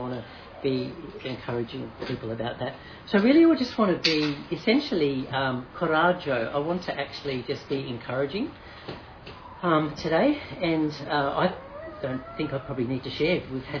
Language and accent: English; Kalgoorlie, Western Australia, Australia; altar boy in the Church of England in Kalgoorlie. It was a fairly traditional Anglican church. Loved growing up in Kalgoorlie, country town in the 70s